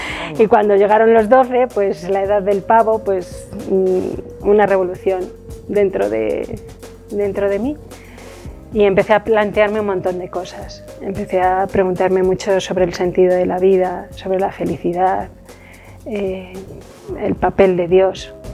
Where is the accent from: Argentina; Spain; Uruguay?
Spain; Toledo, Castilla-La Mancha; born there; yo nací en Toledo hace 50 años. Ya unos cuantos. Toledo, España.